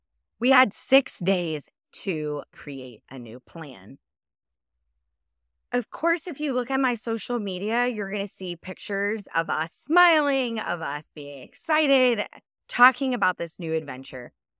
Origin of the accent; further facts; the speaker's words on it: Dallas, Texas, United States; I was born and raised in Dallas, Texas. In fact, the last place that we lived was only 3.5 miles from the hospital that I was born at.